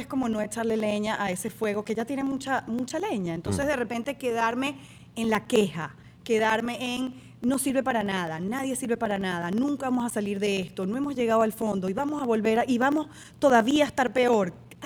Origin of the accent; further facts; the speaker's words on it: Venezuela; moved away as an adult; nosotros hace casi 5 años salimos de Venezuela, es ver la migración como un viaje transformador.